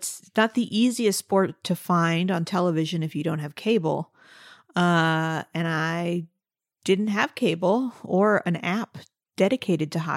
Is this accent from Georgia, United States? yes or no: no; St. Louis, Missouri, United States; that was largely because I am from St. Louis